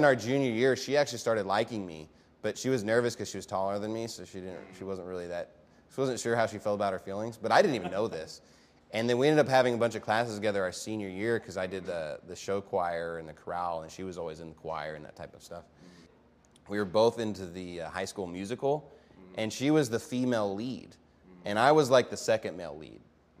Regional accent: Amarillo, Texas, United States; also born or lived in Dallas-Fort Worth; Actually, when we moved from the Dallas-Fort Worth area to the Amarillo area when I was in the second grade, my parents actually put me in private Christian school.

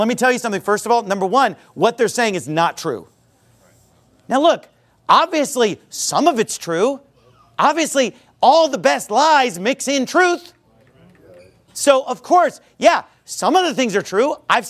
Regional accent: California, United States; Hang loose, baby. I'm from California, okay?

